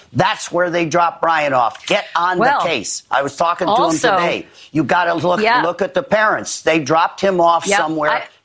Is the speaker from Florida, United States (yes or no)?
yes; Florida, United States; and I'm from Florida, and I love the Florida law enforcement.